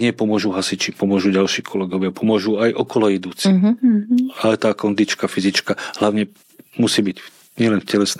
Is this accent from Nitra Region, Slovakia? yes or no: no; Bratislava, Bratislava Region, Slovakia; Áno, som Bratislavčan.